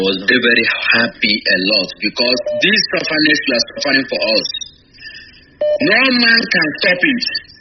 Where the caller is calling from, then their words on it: Italy; I'm calling from Italy. … from Mbise. I'm living here in Italy.